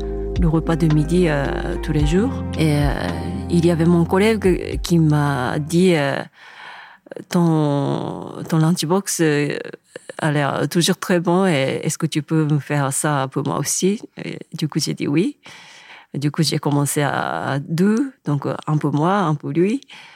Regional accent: Hiroshima, Japan; French is a second language; je suis cuisinière. J'ai grandi à Hiroshima, au Japon. Du coup, j'ai grandi en ville.

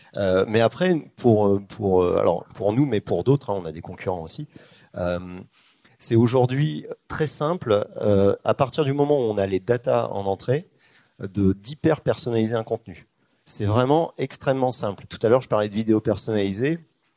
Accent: Rennes, Brittany, France; parce que je suis de Rennes.

